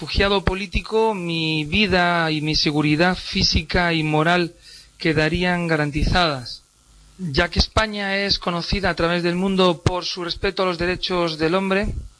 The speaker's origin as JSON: {"language": "Spanish", "country": "Chad", "said": "se me expulsó de Túnez y ahora de Senegal porque simplemente denuncio las violaciones de derechos humanos en mi país, Chad."}